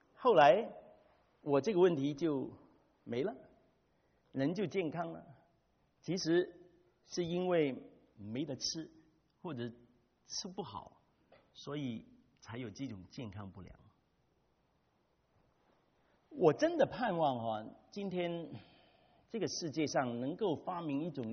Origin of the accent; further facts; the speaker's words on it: Hong Kong; 我是在香港长大的。